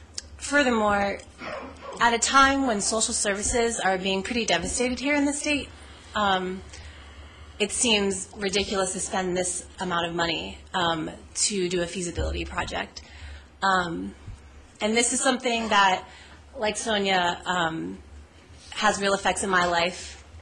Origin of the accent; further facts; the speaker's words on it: Maine, United States; So I'm from Southern Maine, and for a very long time, most of my adult life, the only thing that has made sense to me is farming.